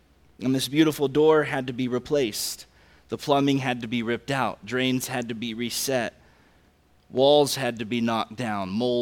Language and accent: English; the South, United States; I'm from the South, we say Papa.